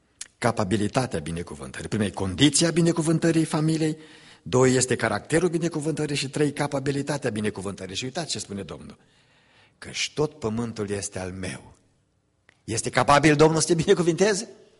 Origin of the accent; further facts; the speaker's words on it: Romania; noi ca români, ce sunteți cel puțin de generația mea, noi am mai trecut prin crize. Era pe vremea comunismului în România.